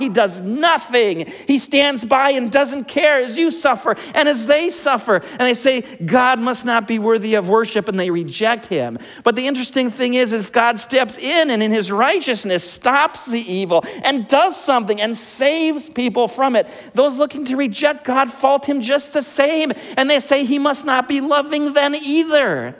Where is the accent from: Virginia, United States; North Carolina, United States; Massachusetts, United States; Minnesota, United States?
Minnesota, United States; Growing up in Minnesota in the 80s and 90s, what a blessing.